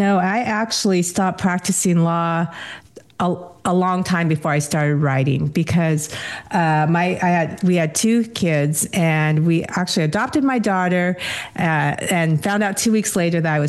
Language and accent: English; Seattle, Washington, United States; also born or lived in South Korea; But so I'm from Washington, but I was born in South Korea, and I was orphaned.